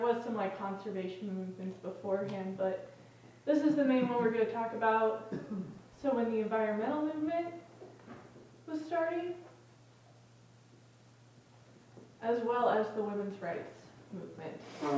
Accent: Des Moines, Iowa, United States; I am originally from Des Moines, Iowa.

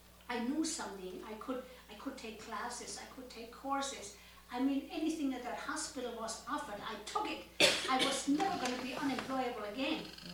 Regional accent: Germany; I grew up in Germany.

